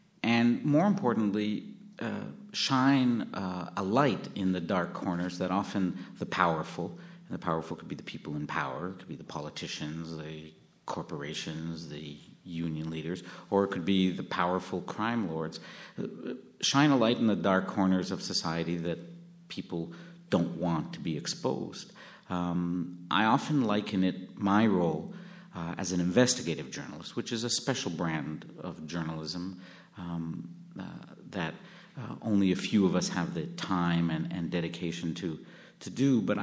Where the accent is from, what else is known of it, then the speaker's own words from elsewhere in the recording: Montreal, Quebec, Canada; I grew up in the Snowden district of Montreal, right? I knew all the parks. I knew our neighbors.